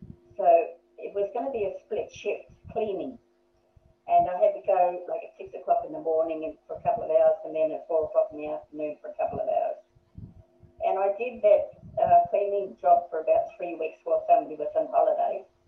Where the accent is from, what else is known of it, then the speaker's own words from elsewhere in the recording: Matamata, Waikato, New Zealand; I was born in New Zealand, and I was the eldest of four children.